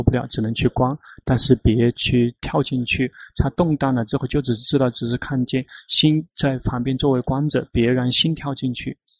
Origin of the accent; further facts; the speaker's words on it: Thailand; Chinese is a second language; 比如我们泰国人害怕话筒